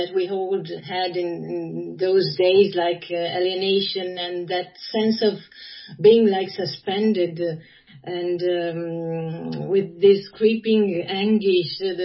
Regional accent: Ferrara, Emilia-Romagna, Italy; I'm talking to you from Ferrara, my hometown.

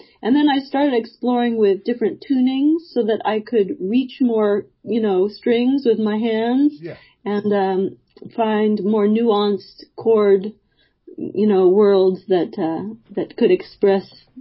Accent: Los Angeles, California, United States; I grew up in Silver Lake, and at that time it was a very artsy neighborhood.

